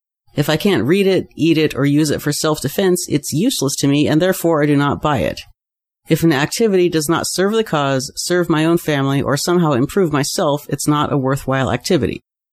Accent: Oregon, United States; born there; I was born in Oregon

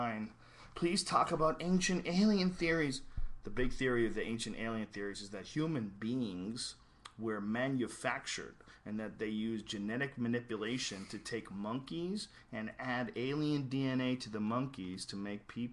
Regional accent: Boston, Massachusetts, United States; I grew up with Guidos in Boston. I know a lot of them from East Boston, especially.

